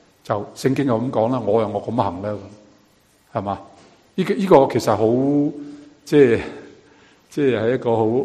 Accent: Canada; 这个呢不是我们加拿大人说 How are you? Good!

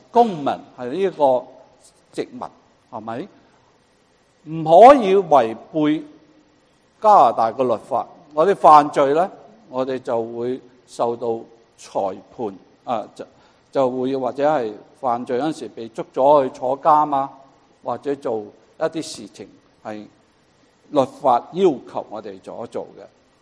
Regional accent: China; 就好像我们中国人一样，我哋明白太同大係爭乜嘢？

